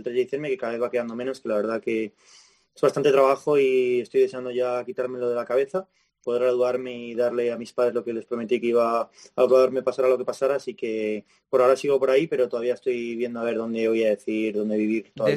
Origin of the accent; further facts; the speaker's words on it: Community of Madrid, Spain; moved away as an adult; now in United States; súper contento toda la vida ahí en los colegios y la verdad que nada, me puedo quejar. Y luego ya con 18 años partí a Estados Unidos